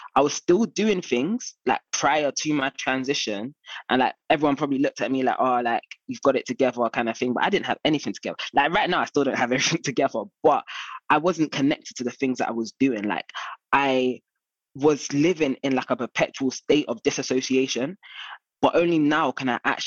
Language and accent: English; Ghana; like I'm Ghanaian and it's difficult, innit?